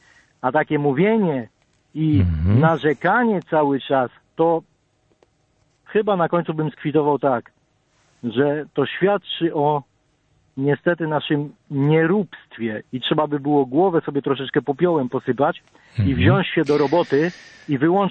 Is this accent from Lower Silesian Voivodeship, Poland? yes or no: no; Warsaw, Masovian Voivodeship, Poland; ja jestem z Bemowa w ogóle, więc w Warszawie